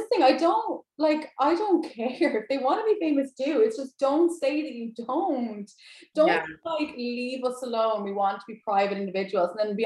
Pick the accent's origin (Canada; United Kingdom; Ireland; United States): Ireland; And obviously we're Irish, it doesn't affect us